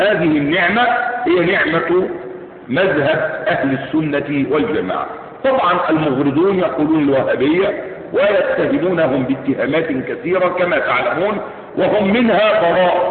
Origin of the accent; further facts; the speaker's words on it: Egypt; إحنا مصريين أه